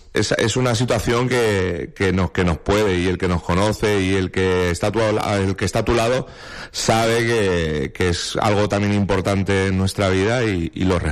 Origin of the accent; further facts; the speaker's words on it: Alicante, Valencian Community, Spain; Empecé porque yo soy de Alicante y tenía el campo de baloncesto a una calle y empecé a jugar por eso.